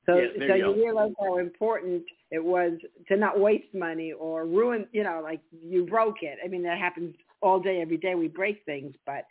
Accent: Cuba; I came from Cuba, and we were immigrants from Cuba.

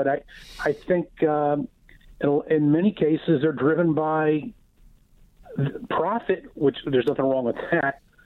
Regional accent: Pleasant Hills, Pennsylvania, United States; Pleasant Hills.

